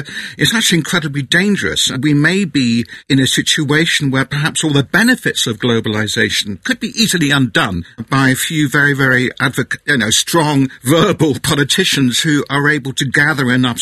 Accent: United Kingdom; I'm a Brit, OK? I'm sitting in the UK

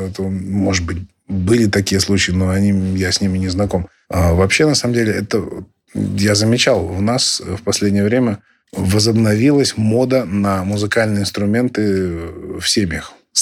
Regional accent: Irkutsk, Irkutsk Oblast, Russia; в мой родной город Иркутск, я помню это как вчера.

